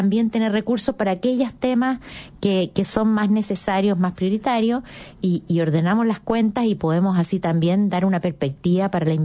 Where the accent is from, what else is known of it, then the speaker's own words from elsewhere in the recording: Chile; Y la verdad es que somos todos los chilenos los que aportamos a ese fondo común, ¿no?